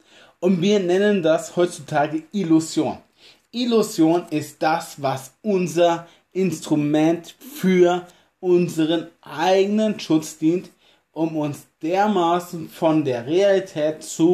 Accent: Germany; Ich bin ein Deutscher, das mag so sein. Ich habe auch vielleicht polnische Wurzeln, das ist auch ganz gut so. Ich habe vielleicht auch jugoslawische Wurzeln, das kann auch gut möglich sein.

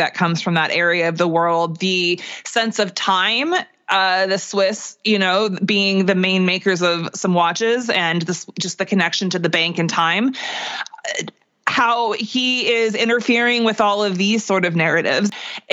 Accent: California, United States; which even as a Californian, I had been memory wiped of for a minute in reviewing this.

